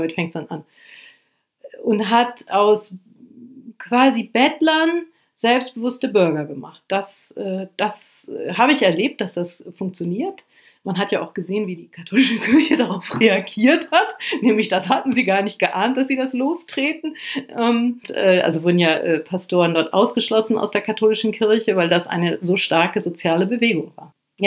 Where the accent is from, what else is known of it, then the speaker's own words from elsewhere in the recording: Lower Saxony, Germany; moved away as an adult; also born or lived in Brazil; ich komme vom Land, aus Niedersachsen